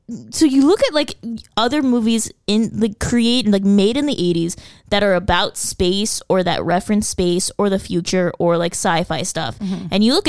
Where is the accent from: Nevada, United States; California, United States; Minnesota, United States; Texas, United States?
California, United States; But you're an alien and I'm from the Valley.